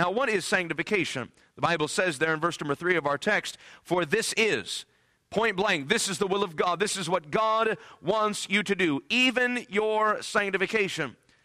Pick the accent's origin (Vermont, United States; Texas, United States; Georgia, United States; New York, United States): New York, United States; know I'm in the deep south of Louisiana. So turn up the hearing knobs on your ears and listen quickly as this New Yorker preaches here tonight, all right?